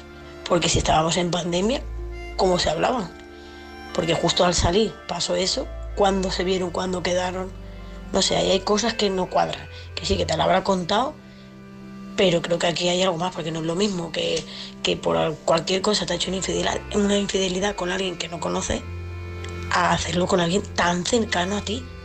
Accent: Seville, Andalusia, Spain; de Sevilla.

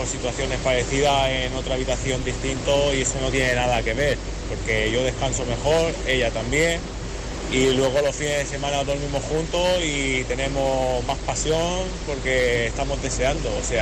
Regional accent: Alicante, Valencian Community, Spain; Soy de Alicante

